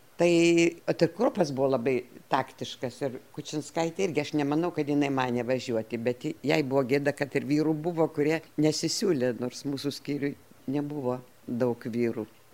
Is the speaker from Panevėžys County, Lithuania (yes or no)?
yes; Salamiestis, Panevėžys County, Lithuania; aš esu iš Salamiesčio